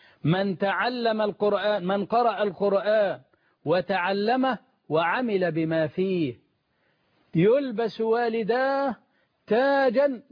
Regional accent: Egypt

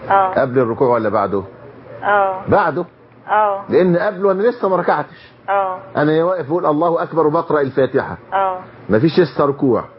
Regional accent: Egypt; إحنا عندنا في الريف المصري

